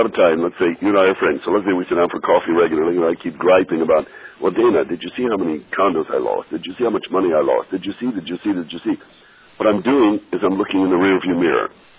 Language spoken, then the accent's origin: English; Israel; now in United States; I'm originally from Israel. I'm still a guest here after 50 years.